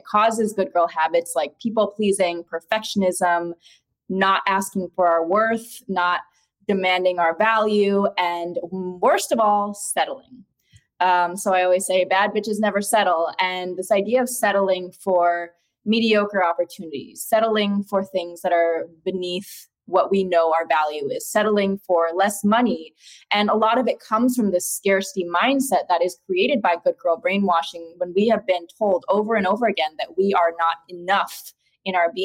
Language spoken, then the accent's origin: English; Madison, Wisconsin, United States; born there; I mean, I was born in Madison, Wisconsin.